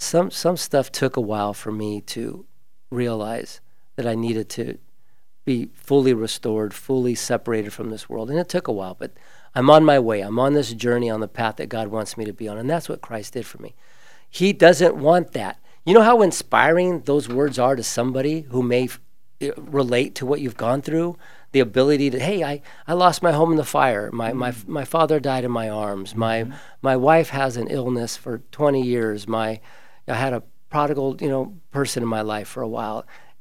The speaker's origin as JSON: {"language": "English", "region": "Hawaii", "country": "United States", "tie": "born or raised there", "said": "Like in my hometown, Hawaii, is on fire, right? Mm-hmm. My home state."}